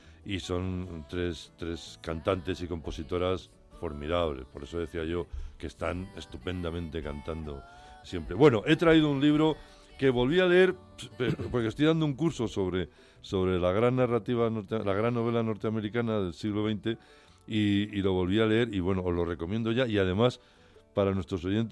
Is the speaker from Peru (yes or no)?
no; Madrid, Community of Madrid, Spain; los que somos de Madrid de tres generaciones